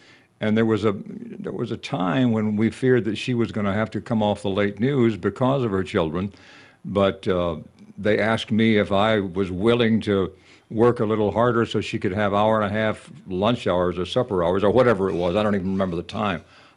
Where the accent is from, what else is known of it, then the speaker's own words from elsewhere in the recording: Tennessee, United States; also born or lived in Detroit / Denver / Houston / New York; now in Louisiana, United States; I came here from Detroit, and prior to that, Denver, Houston, New York, Philadelphia. I'm a Tennessee native, but the god-awful pronunciations that I had to face here in Louisiana